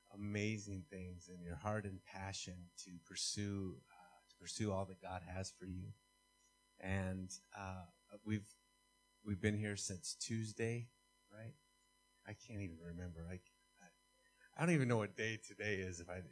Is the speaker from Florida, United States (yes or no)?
no; Illinois, United States; now in Hawaii, United States; I'm not from Hawaii. I'm not Hawaiian. I'm actually from closer to Chicago. So, you know. But we wound up in Hawaii about 10 years ago